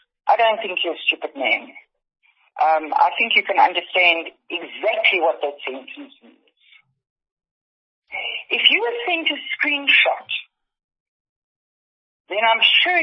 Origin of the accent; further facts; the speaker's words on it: South Africa; I was born and bred in South Africa.